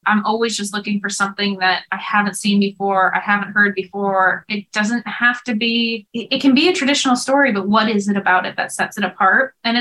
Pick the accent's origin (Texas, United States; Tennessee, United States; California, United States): California, United States; Topanga Canyon; Look, I'm from Topanga Canyon, man.